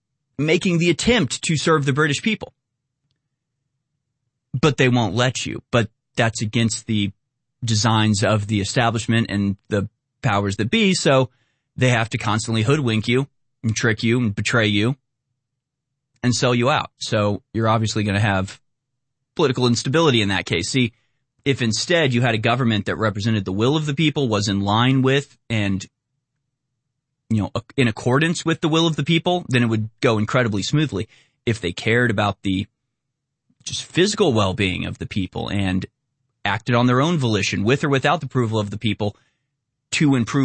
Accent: United States

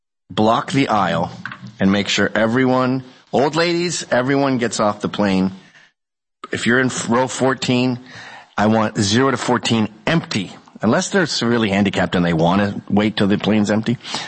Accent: Scotland, United Kingdom; I'm Scottish.

